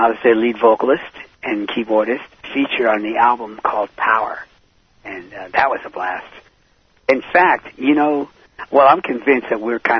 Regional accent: Claxton, Georgia, United States; also born or lived in Savannah; I was born in Savannah, Georgia. The first 5 years I lived in actually a little town called Claxton, right next to a place called Manassas, which was so small, one side of the science is entering, the other side of the science is leaving.

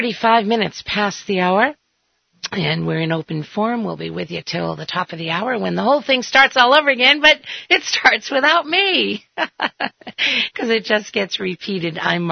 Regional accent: New England, United States; Yeah, I grew up in New England. That's why I was curious.

